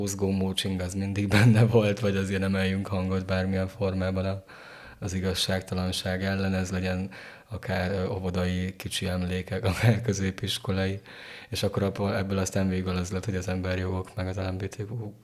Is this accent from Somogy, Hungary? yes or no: yes; Kaposvár, Somogy, Hungary; now in Pécs, Hungary; Én Kaposvárról kerültem Pécsre ezelőtt 8 éve, lassacskán, igen.